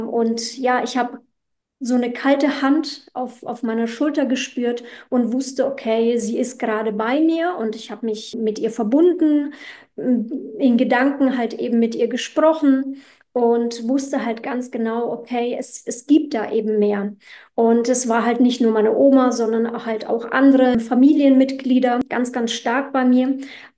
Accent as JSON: {"language": "German", "country": "Poland", "said": "ich komme jetzt aus Polen, meine Eltern haben polnische Wurzeln, ich natürlich dann auch. Und ja, es ist halt, da wirst du sehr, sehr christlich aufgezogen."}